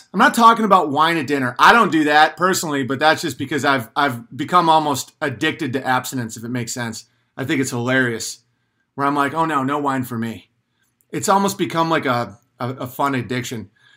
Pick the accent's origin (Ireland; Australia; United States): United States; New York; I'm from Northern New York, you know? That's what we do. Because it's true. The town I'm from, that's what you do.